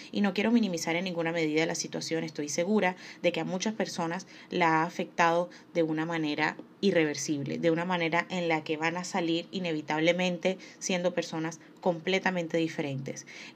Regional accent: Colombia; En mi país, Colombia, empezamos la cuarentena como tal en marzo y en este momento estamos en septiembre.

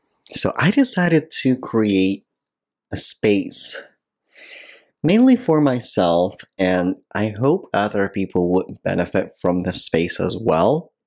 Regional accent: Moscow, Russia; English is a second language; I was born and raised in Russia, in Moscow.

